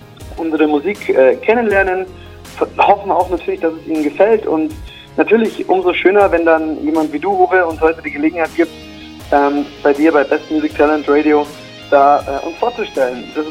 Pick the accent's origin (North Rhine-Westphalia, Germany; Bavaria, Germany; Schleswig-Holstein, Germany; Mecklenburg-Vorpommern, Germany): Bavaria, Germany; Rosenheim; ich komme beispielsweise aus Rosenheim, ganz im Südosten der Republik